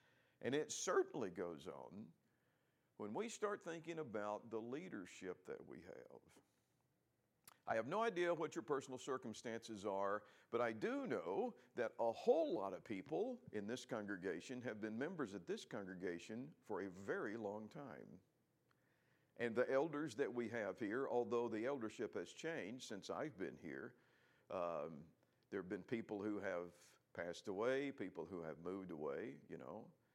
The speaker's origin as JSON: {"language": "English", "region": "Alabama", "country": "United States", "tie": "born or raised there", "said": "because I grew up in Alabama"}